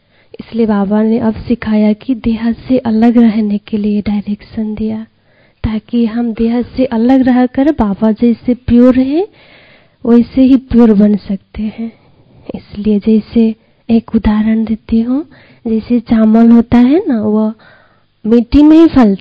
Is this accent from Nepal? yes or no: yes; Janakpur, Madhesh Province, Nepal; मैं नेपाल से हूँ, नेपाल के जनकपुर से।